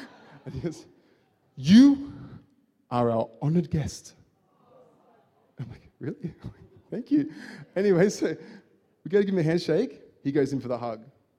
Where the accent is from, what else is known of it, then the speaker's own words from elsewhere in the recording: Australia; I'm an Aussie